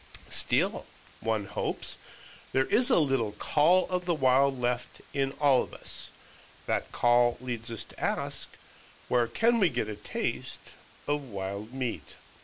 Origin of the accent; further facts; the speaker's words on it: Montana, United States; your host for this hour of What's Eating What. Folks, as a baby boomer growing up in Montana's Big Sky, I ate a lot of wild meat.